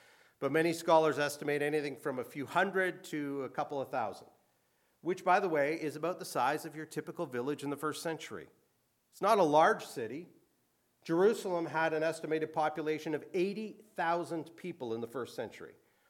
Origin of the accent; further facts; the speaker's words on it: Hilton Beach, Ontario, Canada; also born or lived in Oshawa; And I tell them I grew up in Hilton Beach. And that's true. Most of my childhood grew up in Hilton Beach. I was born in Oshawa. I have no connection to Oshawa.